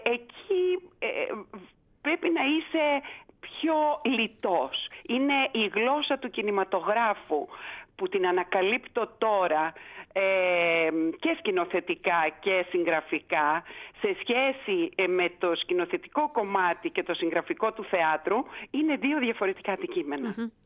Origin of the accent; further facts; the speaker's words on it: Montreal, Quebec, Canada; Εγώ ως παιδί μεταναστών, αλλά γεννημένη και μεγαλωμένη στο Μόντρεαλ του Καναδά